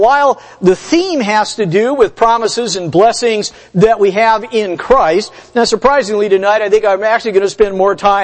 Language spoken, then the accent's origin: English; Los Angeles, California, United States; My brother and I were talking the other day about growing up in Los Angeles